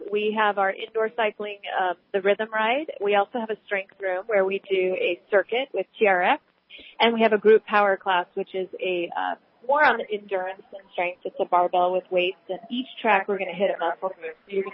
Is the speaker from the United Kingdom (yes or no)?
no; Redding, California, United States; I was raised here in Redding.